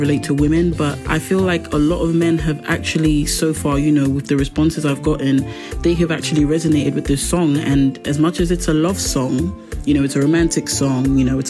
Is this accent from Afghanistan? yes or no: no; Nigeria; also born or lived in London; I was born in London. I did a lot of my primary school years, a bit of nursery and primary school in Nigeria, which is my country of origin. That's where my parents are from. I just happened to be born in London.